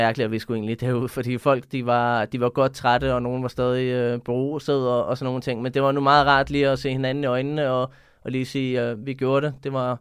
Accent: Brøndby, Capital Region of Denmark, Denmark; det var ikke i nærheden at være det samme som hjemme i Brøndby

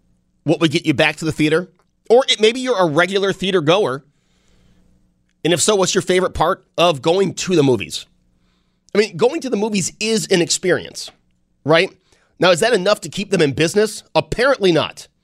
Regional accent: Amherst, New York, United States; Like I said, growing up in Amherst, the Transit Regal was the go-to theater.

